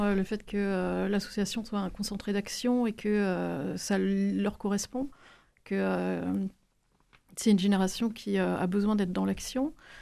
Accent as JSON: {"language": "French", "region": "Brittany", "country": "France", "said": "Je suis bretonne."}